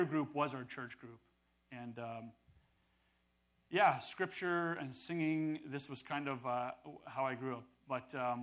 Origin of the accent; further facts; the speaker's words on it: Ontario, Canada; I grew up in a large family. I'm the oldest of 14 siblings. We come from Ontario. I grew up in a very conservative religious background.